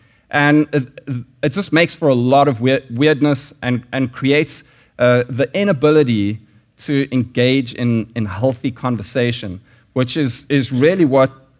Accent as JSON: {"language": "English", "country": "South Africa", "said": "particularly as a South African. Partly because Pepsi, there were sanctions in South Africa when I lived there"}